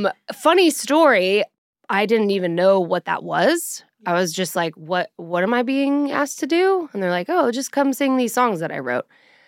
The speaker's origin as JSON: {"language": "English", "region": "Colorado", "country": "United States", "lives_now": "Nashville, United States", "said": "especially I'm from Colorado. And so when I moved to Nashville, being Western and Southern are very different."}